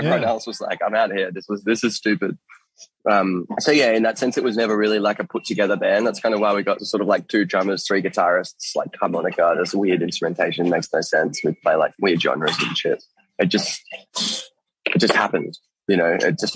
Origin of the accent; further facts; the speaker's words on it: Australia; So we're all Australian, but we're all kind of from around different parts.